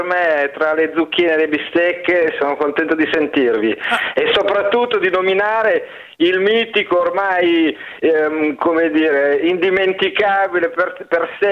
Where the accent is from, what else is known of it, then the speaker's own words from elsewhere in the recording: Emilia-Romagna, Italy; io per esempio sono romagnolo